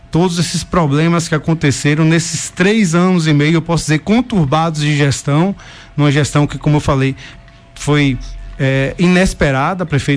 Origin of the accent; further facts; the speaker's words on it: Vitória da Conquista, Bahia, Brazil; E como eu falei, minha cidade natal, cidade que meus pais moram